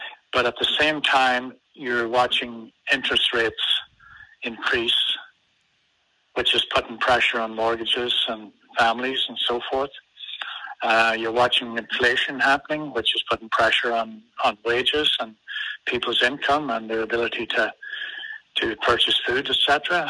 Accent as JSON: {"language": "English", "country": "Ireland", "tie": "born or raised there", "moved": "yes", "lives_now": "Nelson, Canada", "said": "I was born and raised in Ireland and emigrated to Canada in 1967. And I ended up in Nelson, British Columbia here. And I've been here for about 44 years now."}